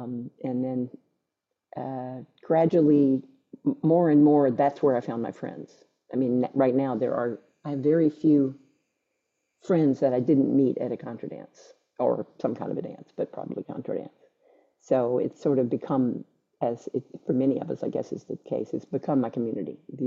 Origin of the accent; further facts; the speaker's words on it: Atlanta, Georgia, United States; moved away as an adult; Yeah, I grew up in Atlanta.